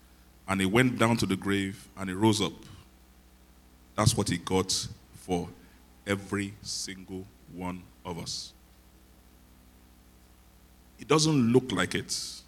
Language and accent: English; Ibadan, Oyo, Nigeria; You know, I grew up in Ibadan, Agodi.